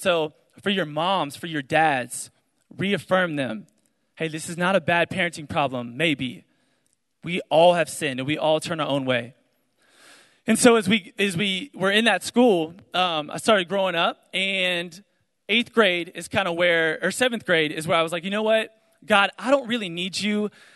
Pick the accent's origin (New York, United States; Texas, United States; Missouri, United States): Texas, United States; Dallas; And so I grew up in Dallas, Texas.